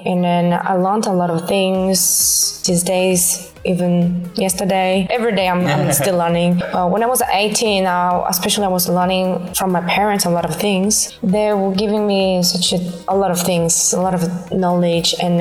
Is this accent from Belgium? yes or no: no; Seoul, South Korea; English is a second language; also born or lived in Incheon, South Korea; So my house is actually close to Seoul a little bit. Yeah. So I grew up in Seoul and Incheon for 26 years.